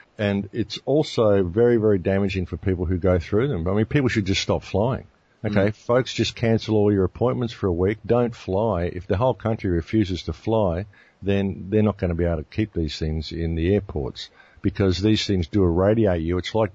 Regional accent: Australia; They're paranoid. We're Australians. We're tough.

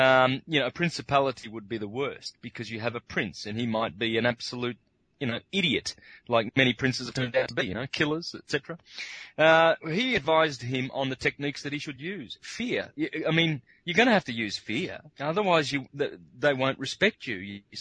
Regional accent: Wangaratta, Victoria, Australia; I come from the Victorian Alps, grew up in the country, Wangaratta, around that area, Mount Buffalo, all the big mountains there.

